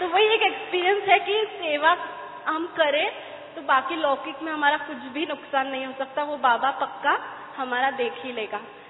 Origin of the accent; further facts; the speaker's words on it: Anjar, Gujarat, India; नाम, मैं गुजरात से हूँ